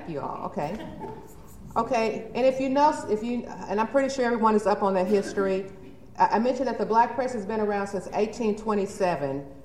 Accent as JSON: {"language": "English", "region": "Arkansas", "country": "United States", "tie": "born or raised there", "said": "growing up in the East Arkansas Delta with no internet and no other visual images, positive images of African Americans. So I couldn't do a presentation without talking about also my fellow Arkansan"}